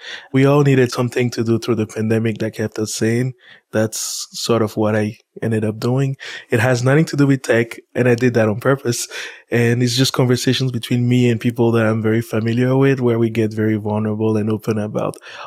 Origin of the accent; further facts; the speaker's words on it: New Zealand; well, we're from New Zealand.